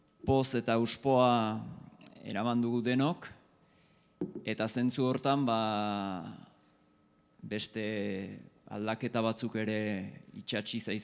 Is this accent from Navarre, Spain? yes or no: no; Irun, Basque Country, Spain; also born or lived in Bayonne; Hasi nuen Irunen nire haurtzaroan hainbeste ordu pasanituen aiton amonen etxetik ikusten zen